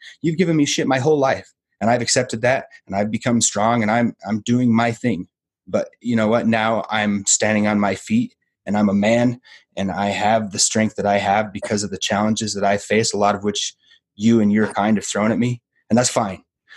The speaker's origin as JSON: {"language": "English", "region": "Utah", "country": "United States", "tie": "born or raised there", "said": "You know, I grew up in Utah. It's kind of a weird place, but I was the weird kid in school big time."}